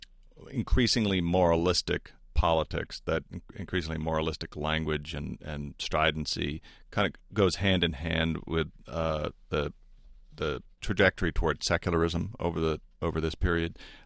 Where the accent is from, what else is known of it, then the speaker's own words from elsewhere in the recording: Massachusetts, United States; I grew up in Massachusetts, and we used to have the joke